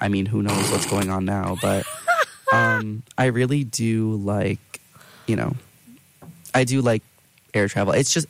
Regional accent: Henrietta, New York, United States; Yeah. They're building a Raising Cane's in Henrietta.

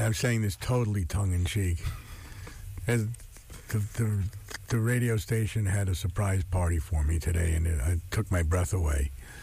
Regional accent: New York, United States; I'm from Long Island.

